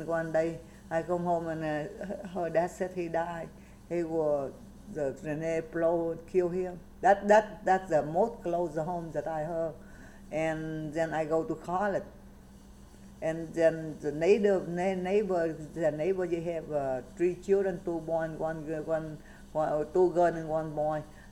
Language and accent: English; Vietnam; English is a second language; sometimes when I come home from Saigon, go to school from Saigon, sometimes if I fly then I don't see it. That sometimes if I take a bus, then I can see on. See, my country very beautiful.